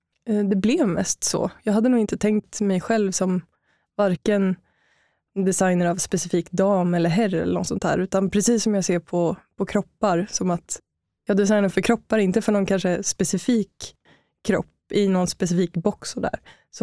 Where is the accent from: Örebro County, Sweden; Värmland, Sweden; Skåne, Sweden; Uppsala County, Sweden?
Örebro County, Sweden; Örebro; also born or lived in Gothenburg; Jag växte upp i Örebro, men min pappa är från Göteborg. Sen flyttade jag själv till Göteborg och har bott där i stor del av mitt liv.